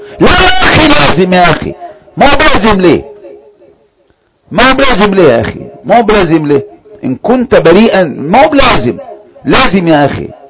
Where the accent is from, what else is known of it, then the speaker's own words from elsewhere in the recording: Egypt; now in Saudi Arabia; مصري في هذه البلد أبقى 10 سنوات ما أحضر للشيخ